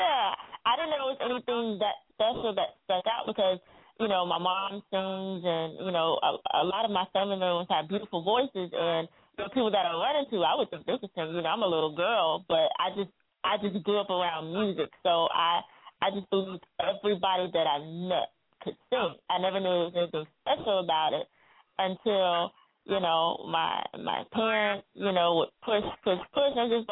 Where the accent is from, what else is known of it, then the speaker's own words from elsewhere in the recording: Atlantic Beach, Florida, United States; I was raised in Atlantic Beach. It's like right on the outskirts. It's in Jacksonville, but it's a certain part of Jacksonville. I grew up in the beaches area, so Atlantic Beach.